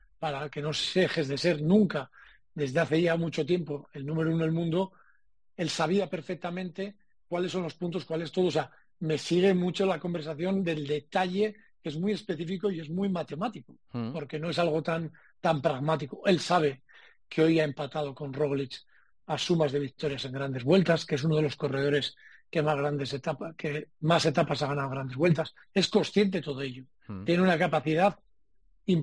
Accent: Spain; yo soy español

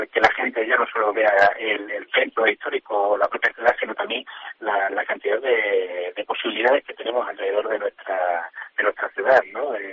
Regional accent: Cáceres, Extremadura, Spain; como si somos cacereños y no conocemos esto, ¿cómo podemos creer y ver nuestra ciudad, ¿no?

